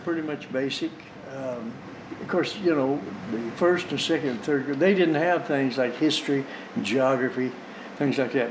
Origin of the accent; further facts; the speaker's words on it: Blackie, United States; I was raised in Blackie, and I started out at Lee's College in the fall of 1959.